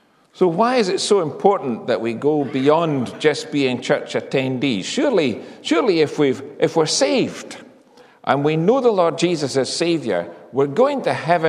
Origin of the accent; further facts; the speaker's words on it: Edinburgh, Scotland, United Kingdom; born there; You'd never know to look at me, but I was born in 1957 in the Edinburgh Royal Infirmary.